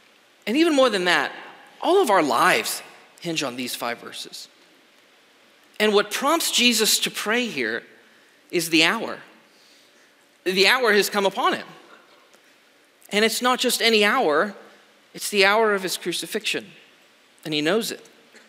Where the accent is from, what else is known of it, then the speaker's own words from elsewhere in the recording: Texas, United States; I grew up on the Gulf Shores of South Texas, and I think troubled hearts aren't a lot different from the sand on the seashore.